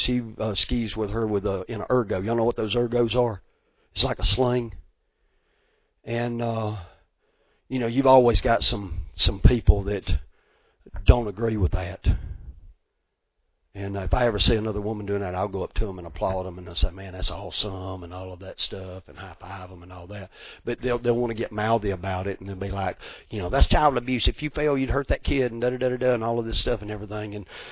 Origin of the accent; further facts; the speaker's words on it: Georgia, United States; accent: thick accent; everybody thinks we're either from Texas or Georgia because my terrible, and it's not a terrible, just my thick accent. I was like, man, you either got to be from Texas or Georgia. And I'm like, yeah, you know, I'm from Georgia and all that stuff.